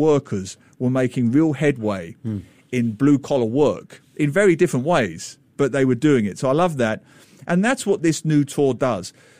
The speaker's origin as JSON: {"language": "English", "town": "Dagenham", "region": "London", "country": "United Kingdom", "tie": "born or raised there", "said": "in my hometown, in Dagenham, in East London"}